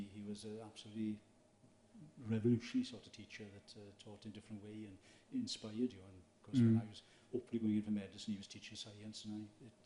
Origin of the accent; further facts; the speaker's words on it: Llanelli, Wales, United Kingdom; Well, being I'm from Llanelli, I found out a lot of relatives I didn't know I had.